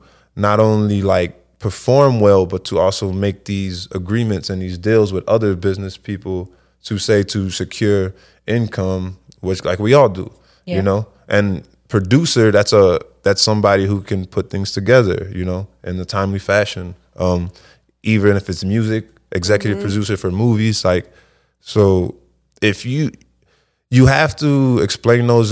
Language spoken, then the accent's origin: English; Chicago, Illinois, United States; I'm from Chicago